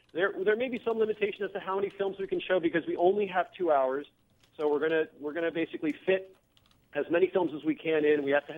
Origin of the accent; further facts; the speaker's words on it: Michigan, United States; I'm actually from Benzie County, so who came back to the area